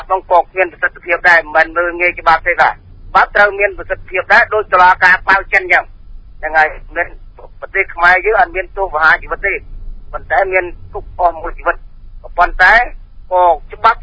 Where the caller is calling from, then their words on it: Prey Veng, Cambodia; មកខ្ញុំមកពីព្រៃវែង